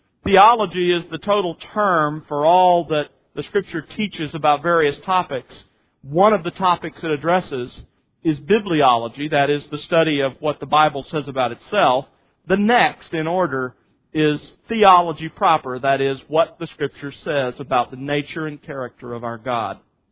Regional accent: Mobile, Alabama, United States; So I was raised in a Christian home, but I was raised in Mobile, Alabama, and at least where I grew up, there really weren't solid churches.

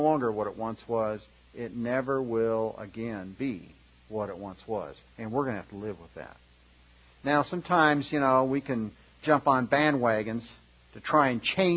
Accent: United States; Because, we, as American Christians, we're all too quick to pull the trigger on our rights.

